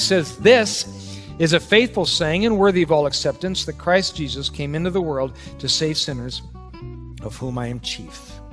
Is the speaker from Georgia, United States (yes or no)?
no; Wisconsin, United States; It's who we are. We're from Wisconsin.